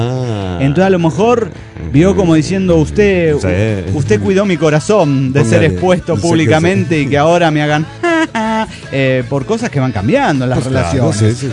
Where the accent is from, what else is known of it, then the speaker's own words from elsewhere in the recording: Morelia, Michoacán, Mexico; de Morelia, Michoacán.